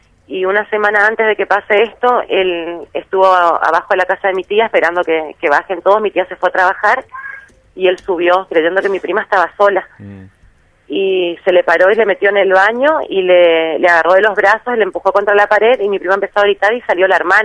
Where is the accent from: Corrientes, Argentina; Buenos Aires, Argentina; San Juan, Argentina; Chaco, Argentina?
Corrientes, Argentina; Y yo soy de Corrientes, vivo en Corrientes